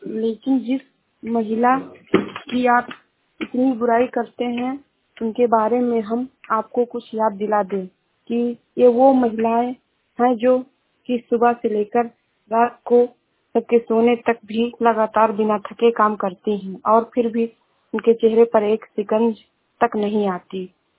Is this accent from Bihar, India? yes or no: no; Uttar Pradesh, India; मैं जिला श्रावस्ती से हूँ।